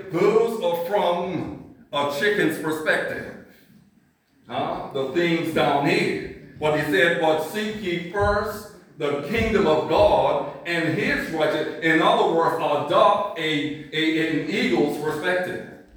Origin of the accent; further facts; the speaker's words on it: Bermuda; also born or lived in United States; I'm originally from Bermuda. I went to the United States, and now I'm in.